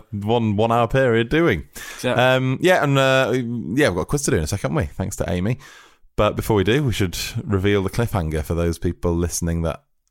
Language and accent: English; United Kingdom; We're sorry. We are British fools.